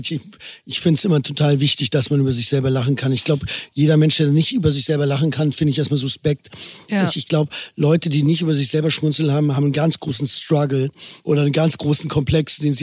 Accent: Berlin, Germany; bin Berliner, bin 36 Jahre alt, bin Schauspieler, bin hier aufgewachsen, wohne immer noch hier.

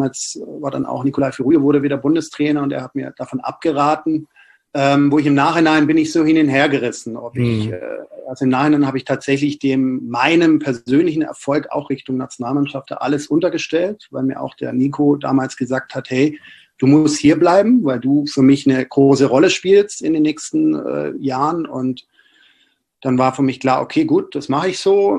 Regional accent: Esslingen, Baden-Württemberg, Germany; now in Berlin, Germany; zwei, ja, Weggefährten aus Esslingen damals tatsächlich dann auch studientechnisch nach Berlin gekommen sind. Also ich hatte immer so eine kleine schwäbische Community dann in Berlin.

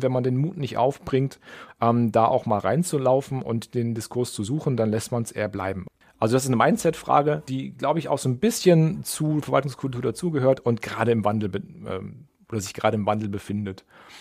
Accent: Lower Saxony, Germany; ich komme weiter aus dem Norden, Nähe von Lüneburg

